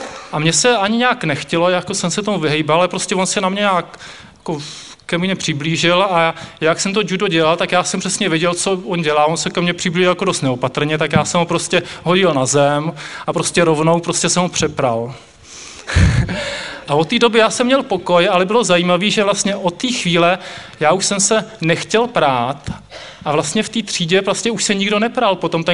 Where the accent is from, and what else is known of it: Slovakia; born or raised there